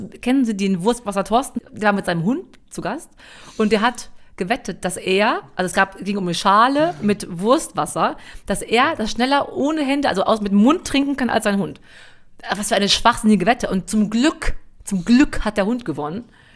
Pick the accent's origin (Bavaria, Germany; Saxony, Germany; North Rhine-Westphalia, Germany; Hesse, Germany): North Rhine-Westphalia, Germany; Da bin ich als Sauerländer Kind, wo ich ja wirklich herkomme